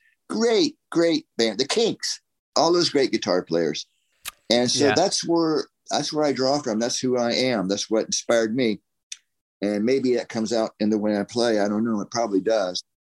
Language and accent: English; Florida, United States; And Tom and I grew up in Florida, and there was a lot of blues bands.